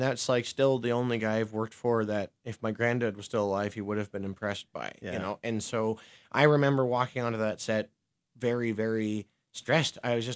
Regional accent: Canada; I think I was lucky being from Canada because that spoiled me

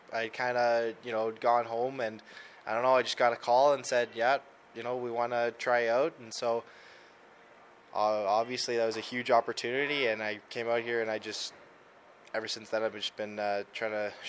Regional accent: Winnipeg, Manitoba, Canada; Well, yeah, I'm from Winnipeg, so I have to have some Jets.

